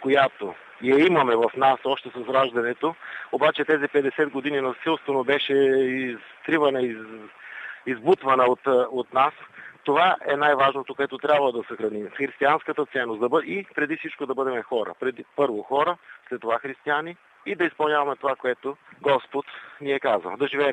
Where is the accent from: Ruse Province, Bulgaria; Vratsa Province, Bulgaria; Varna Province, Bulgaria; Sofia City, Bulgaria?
Vratsa Province, Bulgaria; Bardarski Geran; Значи аз съм роден и израснал в Бърдарски Геран